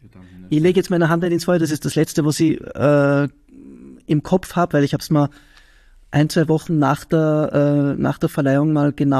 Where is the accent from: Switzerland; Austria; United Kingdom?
Switzerland; Ich bin in der Schweiz aufgewachsen, kann man sagen, 18 Jahre in der Schweiz.